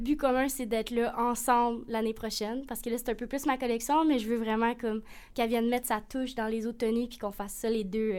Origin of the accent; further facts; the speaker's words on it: Saguenay, Quebec, Canada; Parce que ben, je viens du Saguenay.